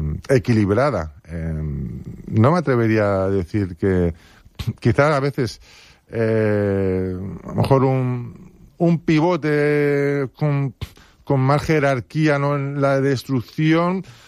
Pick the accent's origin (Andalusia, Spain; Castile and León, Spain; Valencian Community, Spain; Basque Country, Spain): Valencian Community, Spain; Benidorm; porque soy de Benidorm. Y me gustaría, ¿no?, que Benidorm volviera.